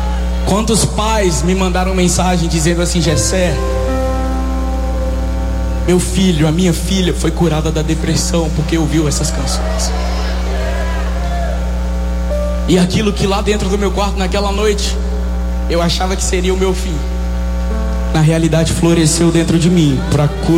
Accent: Goiânia, Goiás, Brazil; Eu sou de Goiânia, Goiás.

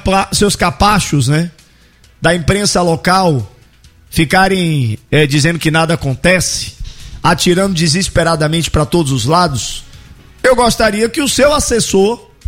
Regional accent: Guarulhos, São Paulo, Brazil; Eu sou de São Paulo, Guarulhos.

